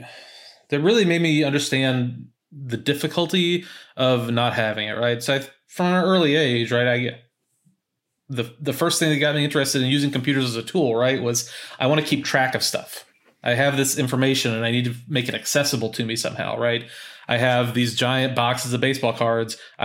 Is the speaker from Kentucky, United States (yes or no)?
yes; Kentucky, United States; Eastern Kentucky.